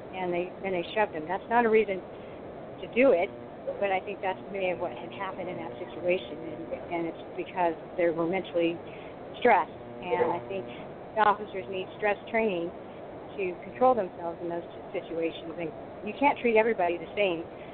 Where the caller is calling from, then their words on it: California, United States; Hello. I'm calling from Southern California.